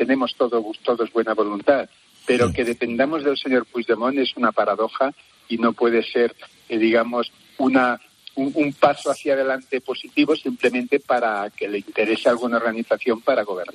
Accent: Catalonia, Spain; Los somos catalanes, que nos sentimos españoles con toda normalidad.

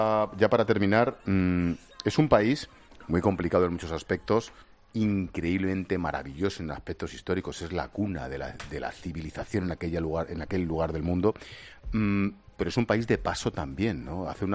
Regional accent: Spain; como españoles que somos

